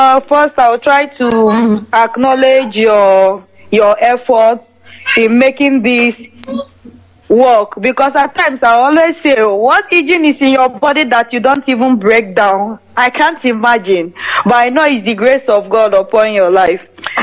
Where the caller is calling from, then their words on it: Israel; so I'm calling from Israel.